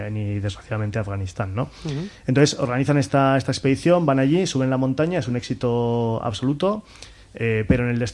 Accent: Pamplona, Navarre, Spain; somos de Iruña, en los cines Golem hemos visto todas las grandes películas de nuestra infancia, adolescencia, juventud.

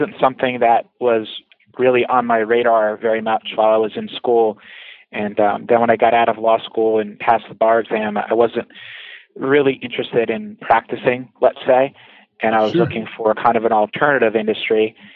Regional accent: New Jersey, United States; Born and raised in New Jersey, so I have very high opinion of the state, but love living in New Jersey.

